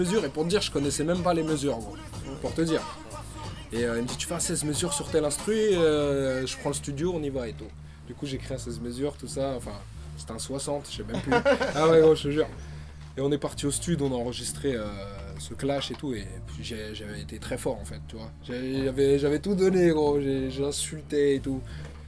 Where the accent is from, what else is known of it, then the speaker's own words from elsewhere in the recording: Montreuil, Île-de-France, France; also born or lived in Bagnolet; Moi, je suis parti à Montreuil, j'ai fait mon adolescence à Montreuil.